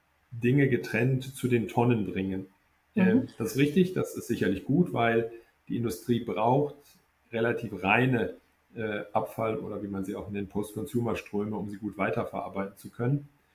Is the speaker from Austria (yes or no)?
no; Wuppertal, North Rhine-Westphalia, Germany; In meiner Heimatstadt Wuppertal